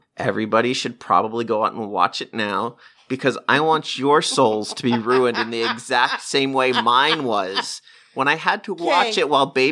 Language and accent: English; Pacific Northwest, United States; accent: Pacific Northwest; I'm sorry, I'm not English, so if I ruin this for you, I apologize in my Pacific Northwest nasally intonation.